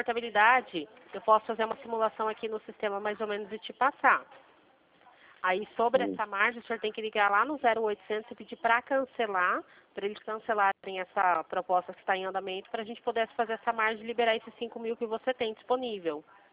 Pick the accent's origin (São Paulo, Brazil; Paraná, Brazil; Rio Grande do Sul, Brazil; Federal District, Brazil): São Paulo, Brazil; Limeira; Eu sou daqui de Limeira também.